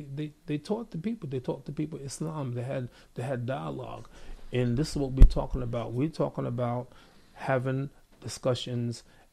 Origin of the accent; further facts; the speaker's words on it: United States; Ana Amerikiyun, I'm an American. This is my country, and I want the best for my country.